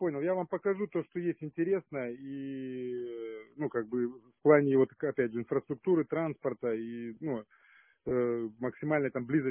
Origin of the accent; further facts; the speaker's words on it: Krasnodar, Krasnodar Krai, Russia; Я сам из Краснодара, я родился в центре, там где здание с часами, театр драмы